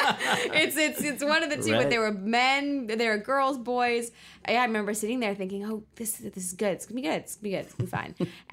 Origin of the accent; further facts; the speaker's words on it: Los Angeles, California, United States; also born or lived in England; I'm 15 years old. I'm a girl from Los Angeles. And I was born in England.